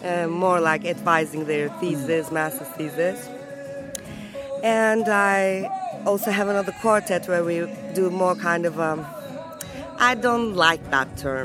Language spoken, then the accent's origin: English; Turkey; English is a second language; moved away as an adult; also born or lived in Ankara / Istanbul / New York; now in Berlin, Germany; I'm from Turkey. Mm-hmm. I was born in Ankara, then I moved to Istanbul, then I moved to New York, then I moved back to Istanbul, and now I live in Berlin.